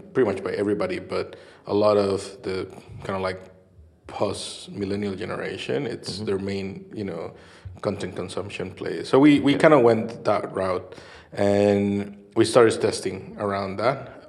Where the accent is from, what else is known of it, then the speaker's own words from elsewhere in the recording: Costa Rica; now in Newcastle, United Kingdom; back in Costa Rica. We're all, you know, kind of from there. We moved to the UK about 2 years ago. We moved from Costa Rica to Newcastle.